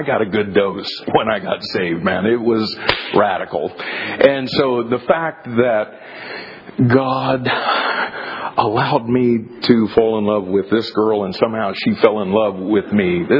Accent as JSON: {"language": "English", "town": "Miami", "region": "Florida", "country": "United States", "tie": "born or raised there", "said": "I grew up in the wrong side of Miami. I later in life, you know, tell people I'm from Miami, Florida, and they're always like, oh, and I'm like, not that part."}